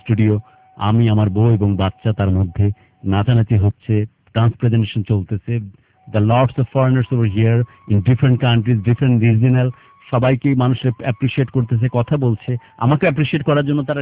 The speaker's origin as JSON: {"language": "Bangla", "country": "Bangladesh", "said": "শুধুমাত্র জানবার পর যে আমি একজন বাংলাদেশি, যেখানে আমার বাচ্চা আছে, যেখানে আমার বউ আছে"}